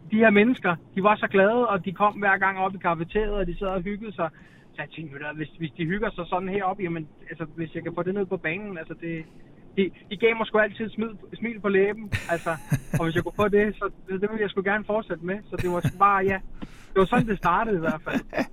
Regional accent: Roskilde, Zealand, Denmark; Jamen altså, jeg kommer jo selv født og opvokset i Roskilde.

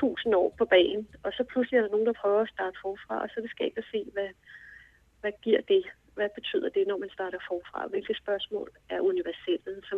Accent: Copenhagen, Capital Region of Denmark, Denmark; Altså, jeg er vokset op i København, siden jeg var 9 år

